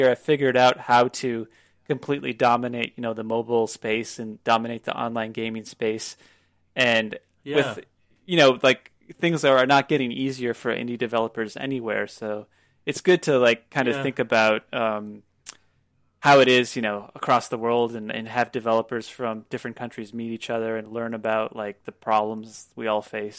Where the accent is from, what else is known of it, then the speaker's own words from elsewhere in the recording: United States; now in South Korea; We live in Korea, which is a lot. I'm American